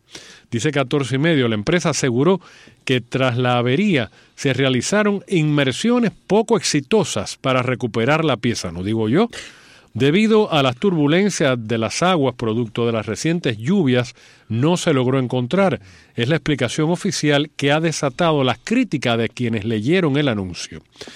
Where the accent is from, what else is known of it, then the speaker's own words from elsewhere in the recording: Holguín, Cuba; Y allá en mi tierra, en Holguín, aumenta la presión fiscal sobre las MIPYMES